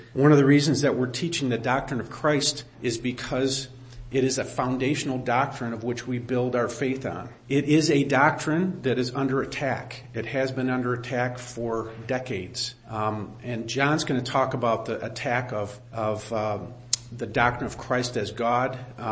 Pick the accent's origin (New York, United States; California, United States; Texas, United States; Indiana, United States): New York, United States; Now, I'm from New York, so I speak 20 times faster than Grand Rapidians.